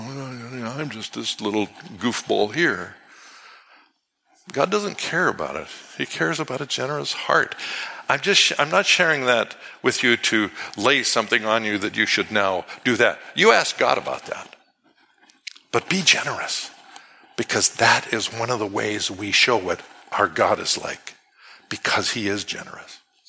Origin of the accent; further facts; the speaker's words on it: Canada; I don't know about you, I'm Canadian.